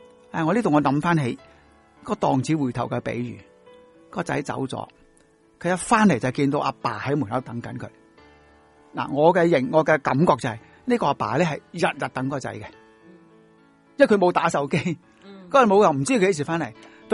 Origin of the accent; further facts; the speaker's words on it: China; 我们中国人很多时候讲孝感动天